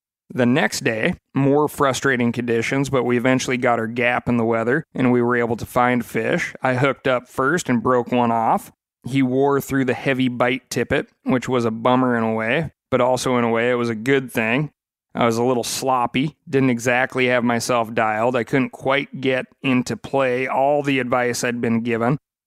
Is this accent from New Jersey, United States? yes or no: no; Montana, United States; back in my home state of Montana